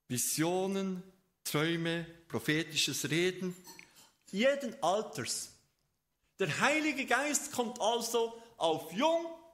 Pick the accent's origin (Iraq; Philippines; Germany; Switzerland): Switzerland